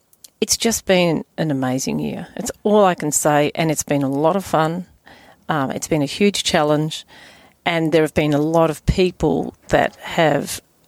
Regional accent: Victoria, Australia; I was brought up in Gippsland

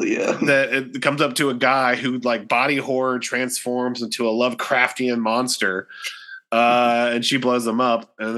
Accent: Ohio, United States; There was that toxic train derailment in my home state of Ohio.

